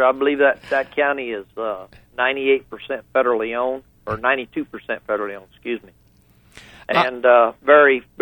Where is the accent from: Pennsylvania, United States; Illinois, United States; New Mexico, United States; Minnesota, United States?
New Mexico, United States; Reserve; also born or lived in Springerville, Arizona; Well, actually, I was born in Springerville in the old Rock Hospital there, and then I was raised in the little town of Reserve, New Mexico, which is straight across the state line in New Mexico.